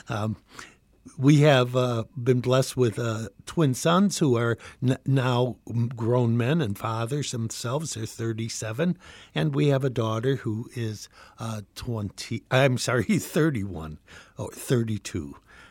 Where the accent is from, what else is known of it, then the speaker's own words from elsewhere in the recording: Des Plaines, Illinois, United States; I grew up in Des Plaines at St. Mary's Parish, celebrated all my sacraments there, of course, except holy orders.